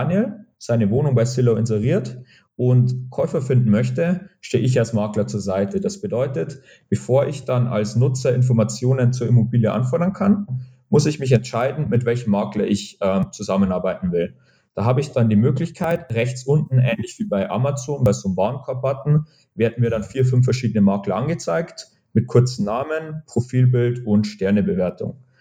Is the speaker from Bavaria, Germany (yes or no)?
yes; Bavaria, Germany; accent: Bavarian; Ich sitze gerade im wunderschönen Regensburg. Im Moment zwar etwas verregnet. Man hört es vielleicht noch, mein bayerischen Akzent kann man ein bisschen raushören.